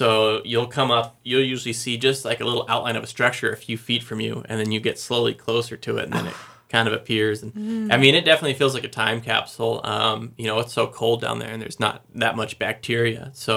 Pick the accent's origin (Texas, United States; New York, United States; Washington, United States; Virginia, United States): Washington, United States; Diamond Lake; So actually, I grew up on Diamond Lake, which is over in Eastern Washington, and I wanted just to go scuba diving around there.